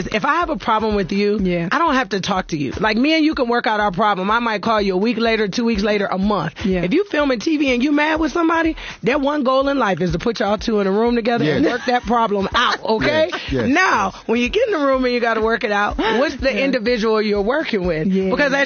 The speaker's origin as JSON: {"language": "English", "town": "Detroit", "region": "Michigan", "country": "United States", "tie": "born or raised there", "said": "Detroit, baby."}